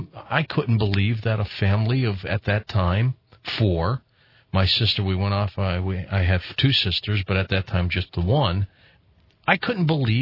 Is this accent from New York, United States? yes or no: no; Detroit, Michigan, United States; When I was a kid growing up in Detroit, we lived in what I thought was a big house.